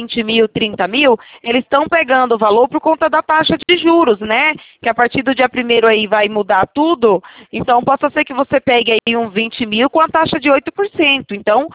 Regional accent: Itatiba, São Paulo, Brazil; Eu sou de Itatiba, interior de São Paulo.

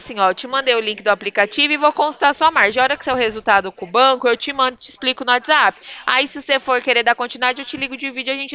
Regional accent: Bebedouro, São Paulo, Brazil; eu sou de Bebedouro

